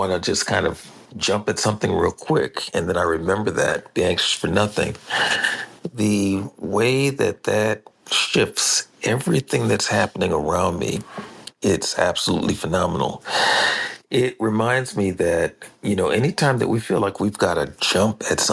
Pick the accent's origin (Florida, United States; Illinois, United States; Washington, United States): Washington, United States; Tacoma; I am hailing from Tacoma, Washington.